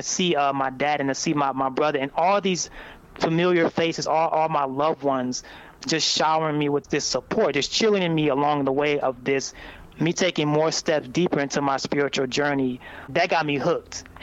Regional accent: Southfield, Michigan, United States; born there; I was born in Southfield, Michigan, to two lovely parents.

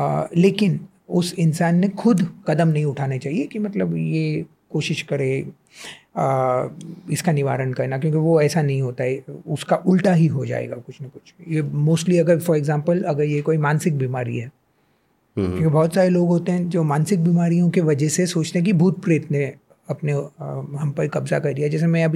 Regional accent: Mumbai, Maharashtra, India; मैं मुंबई से आता हूँ जैसे मैंने कहा, मतलब शहर है

